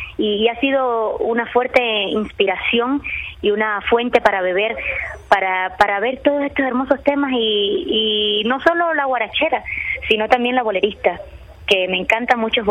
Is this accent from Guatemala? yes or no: no; Cuba; now in Ecuador; cuando salí de Cuba.